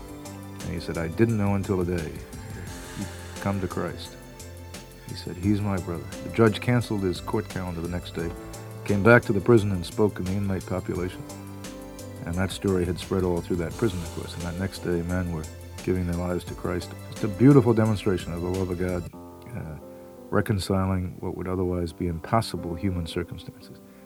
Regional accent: United States; I really had had just a smattering of religious exposure as a kid growing up, like most kids growing up in America today, and really didn't know what it was all about.

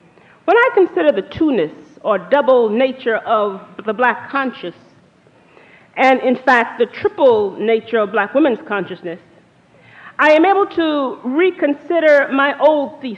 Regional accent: Georgetown, South Carolina, United States; That was certainly true in my hometown, for if a black woman did not go to college to become certified to teach, the only thing she could do in Georgetown, South Carolina, was domestic service

